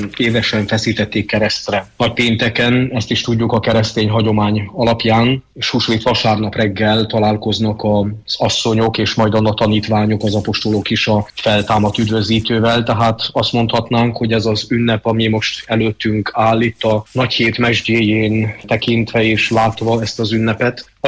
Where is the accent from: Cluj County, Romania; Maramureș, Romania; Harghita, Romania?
Harghita, Romania; Csíkdelne; ugyanis én Csíkdellén nevelkedtem